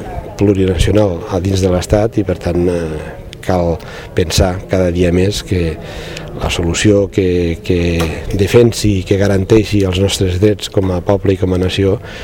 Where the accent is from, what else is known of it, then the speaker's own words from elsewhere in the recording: Catalonia, Spain; I cal decidir que cal que prenguem opció i que com a catalans